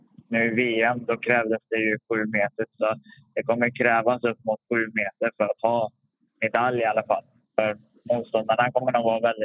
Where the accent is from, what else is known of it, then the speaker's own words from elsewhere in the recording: Sweden; Så det är inte alltid vi får till varje gång på en mindre tävling hemma i Sverige.